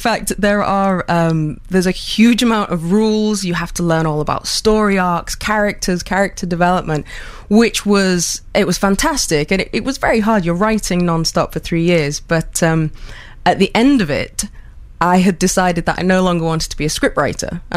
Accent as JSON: {"language": "English", "town": "Hull", "region": "Yorkshire and the Humber", "country": "United Kingdom", "tie": "born or raised there", "said": "I was born in Hull and grew up in the villages outside of Hull, and I'm very fond of it."}